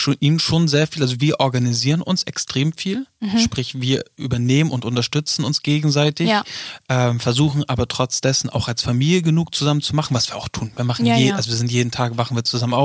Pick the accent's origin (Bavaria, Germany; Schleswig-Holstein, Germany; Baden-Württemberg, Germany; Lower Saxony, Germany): Schleswig-Holstein, Germany; Neumünster; der wohnt halt noch in meiner Heimatstadt in Neumünster. Das ist von Hamburg so ungefähr eine Stunde entfernt.